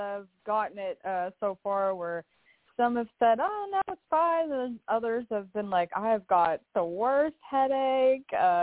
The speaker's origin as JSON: {"language": "English", "town": "Lexington", "country": "United States", "tie": "born or raised there", "said": "So I'm from Lexington"}